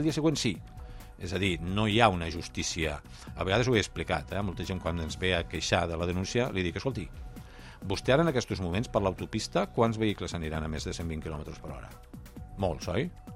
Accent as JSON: {"language": "Catalan", "town": "L'Ametlla de Mar", "region": "Catalonia", "country": "Spain", "said": "és vàlida tant pels que som de la Cala, com pels que viuen a Montroig"}